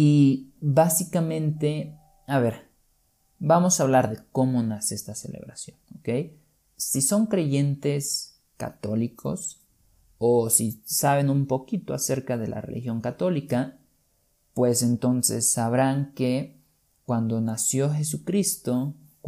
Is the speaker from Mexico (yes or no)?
yes; Mexico; quienes me escuchan desde hace tiempo sabrán que yo soy de México.